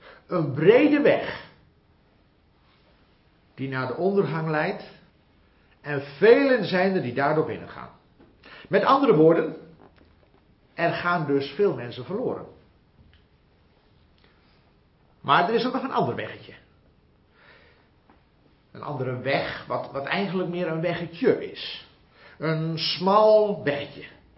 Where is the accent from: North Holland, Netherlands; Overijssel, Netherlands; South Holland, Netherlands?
Overijssel, Netherlands; Giethoorn; Ik ben zelf opgegroeid in Giethoorn.